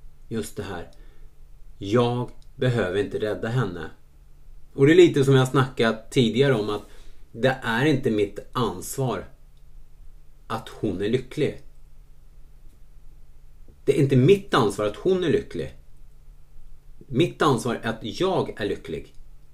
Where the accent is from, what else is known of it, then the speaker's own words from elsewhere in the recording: Stockholm, Stockholm County, Sweden; Var hemma i Stockholm och firade och det var helt fantastiskt. Det är alltid fint att komma hem och umgås med barndomsvänner